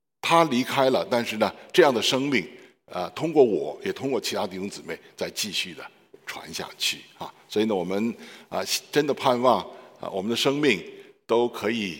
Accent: Beijing, China; now in Australia; 我是北京人我就89年来了澳洲我家里边呢都是我在一个基督徒的家庭长大那我妈妈呢是王明道教会的信徒。

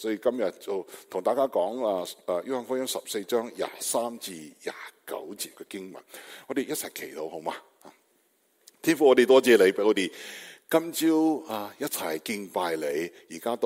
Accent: Beijing, China; Cantonese is a second language; 我係北京人，咁係北京人學返嚟嘅少少嘅广东话同你讲道。

